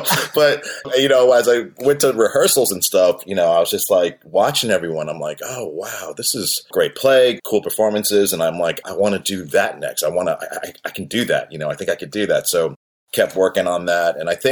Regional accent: New York, United States; moved away as an adult; now in Los Angeles, United States; Because I came out, I'm originally from New York. So I came out from New York, probably to LA, probably in 88, around there.

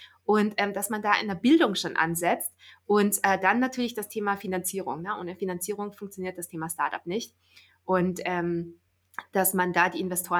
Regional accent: Linz, Upper Austria, Austria; also born or lived in Vienna / New York / China; now in Germany; Also ich bin eine waschechte Österreicherin, also eigentlich eine Linzerin in Oberösterreich geboren und aufgewachsen. Und ich sage nach wie vor, Wien ist meine Lieblingsstadt. Ich habe echt schon an vielen Orten auf dieser Welt gelebt. New York, China, Australien, auch jetzt in Deutschland

